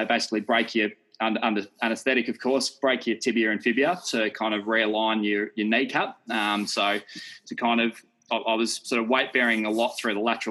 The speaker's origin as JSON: {"language": "English", "town": "Melbourne", "region": "Victoria", "country": "Australia", "tie": "born there", "also_born_or_lived": "Byron Bay", "said": "I was born in Melbourne, and I was born into a Collingwood supporting family."}